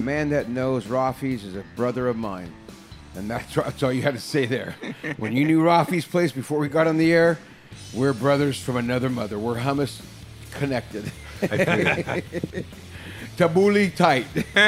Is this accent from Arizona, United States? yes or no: no; San Jose, California, United States; I'm from the Bay, right? I'm from San Jose.